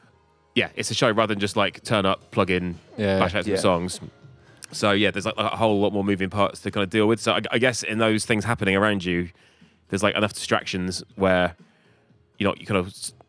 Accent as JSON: {"language": "English", "town": "Plymouth", "region": "South West England", "country": "United Kingdom", "tie": "born or raised there", "said": "Well, Plymouth, which is my hometown, always."}